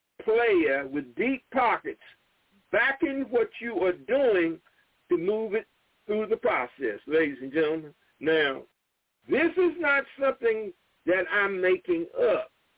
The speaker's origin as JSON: {"language": "English", "region": "South Carolina", "country": "United States", "said": "We also have, in my home state of South Carolina, a corporation by the name of Albemarle Corporation."}